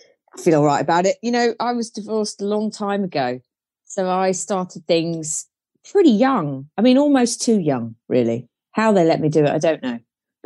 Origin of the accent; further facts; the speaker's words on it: South West England, United Kingdom; Well, I was brought up in Cornwall.